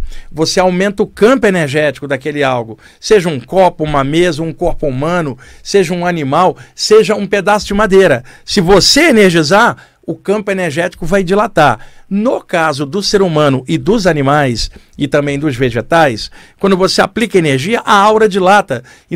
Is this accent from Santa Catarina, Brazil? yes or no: no; Rio de Janeiro, Brazil; now in São Paulo, Brazil; No Rio de Janeiro, onde eu cresci